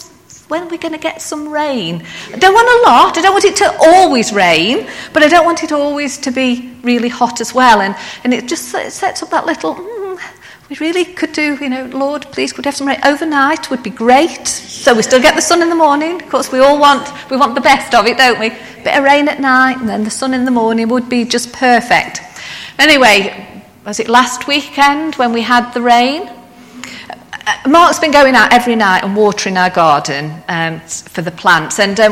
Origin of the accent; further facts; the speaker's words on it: England, United Kingdom; maybe it's because I'm from the Midlands and we're used to a lot of rain